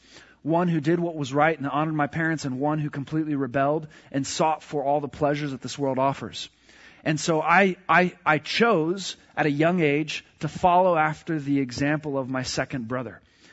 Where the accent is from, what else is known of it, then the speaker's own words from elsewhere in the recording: Jacksonville, Florida, United States; So I grew up in Jacksonville, Florida, not too far from here.